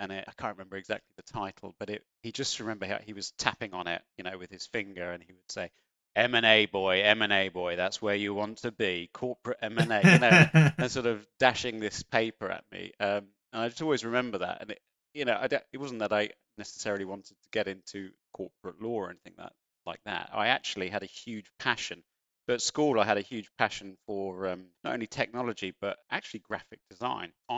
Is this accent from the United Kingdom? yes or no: yes; East of England, United Kingdom; I was brought up just outside in the home counties out in Hertfordshire. You know, growing up in Hertfordshire